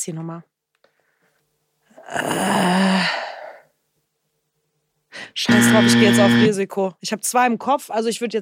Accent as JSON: {"language": "German", "town": "Bochum", "region": "North Rhine-Westphalia", "country": "Germany", "said": "Wenn man überlegt, ne, ich komme hier aus Bochum, aus der Bronx, so nach dem Motto."}